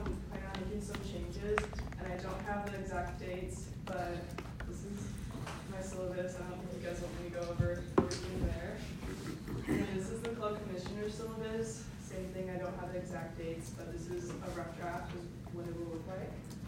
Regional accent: Reno, Nevada, United States; I'm from Reno

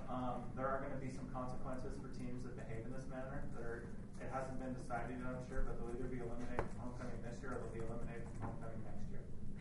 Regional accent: Canada; I'm Canadian, so it was hockey.

